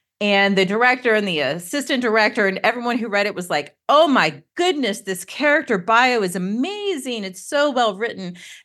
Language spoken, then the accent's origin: English; Athens, Georgia, United States; And I'm originally from Athens, Georgia, and I did my MFA in playwriting at the University of Georgia.